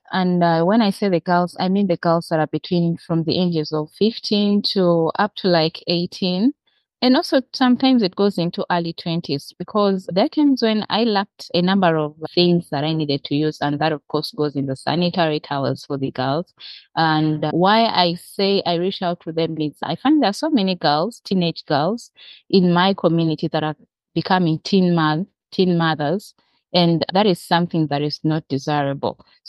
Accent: Uganda; I am born and raised in Uganda.

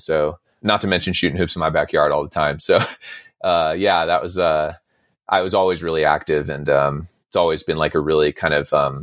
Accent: Monterey, California, United States; I grew up in Monterey, which is like fairly diverse, but still like a predominantly white community.

